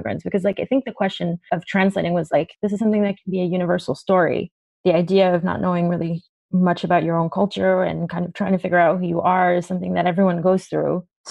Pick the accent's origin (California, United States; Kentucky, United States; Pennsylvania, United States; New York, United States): New York, United States; even when I was growing up in New York